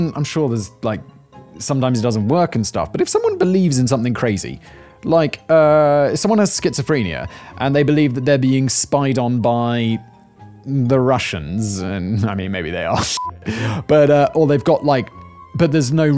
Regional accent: United Kingdom; And even as a British person, I'm like, yeah, I mean, it should.

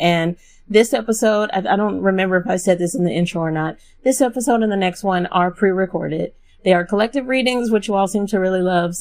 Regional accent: Texas, United States; being that I grew up in Texas.

